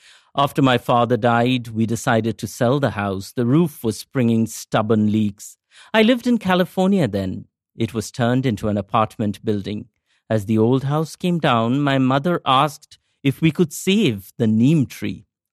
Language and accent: English; Kolkata, West Bengal, India; Growing up in Kolkata, we had never seen a daffodil or a snowdrop, but we had our neem. … in Kolkata. But being Bengali, we did not just write odes to our harbingers of spring.